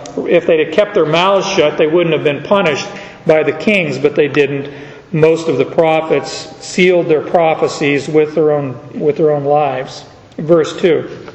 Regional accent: Southwest, United States; I grew up in the Southwest, and at night you'd hear the coyotes everywhere

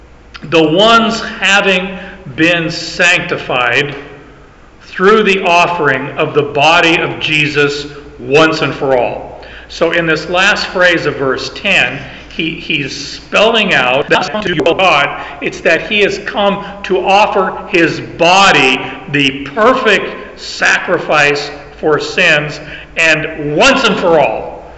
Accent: Canada; Yeah, I'm a Canadian.

